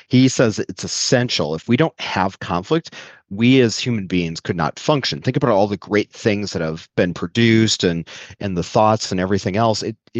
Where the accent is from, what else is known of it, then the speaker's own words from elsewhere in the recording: Wisconsin, United States; I come from Wisconsin, specifically a place called Door County, Wisconsin. It's the Cape Cod of the Midwest.